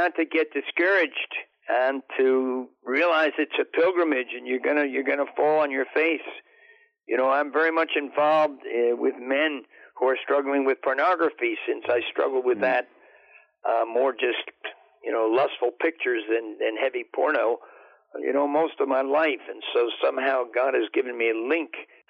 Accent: New Jersey, United States; And we phoned some people back in my home state, New Jersey, and they coughed up the money to put a rebuilt engine, and we went to Mexico.

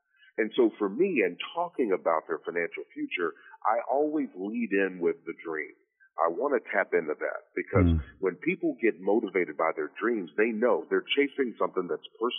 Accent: Kentucky, United States; moved away as an adult; Well, I was born and raised in Kentucky. Ended up playing football there, a little private Baptist school, Georgetown. And then from there went on to Pennsylvania to graduate school

